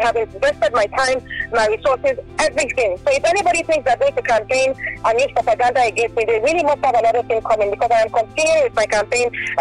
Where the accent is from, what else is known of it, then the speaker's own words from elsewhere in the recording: Abeokuta, Ogun, Nigeria; Every time I'm in Abeokuta, in my home state, Ogun, I'm on radio engaging the people